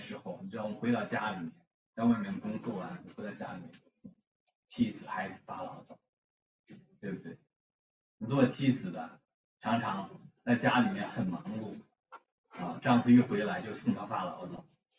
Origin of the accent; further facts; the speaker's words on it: China; now in United States; 那我们从中国来到美国这么多年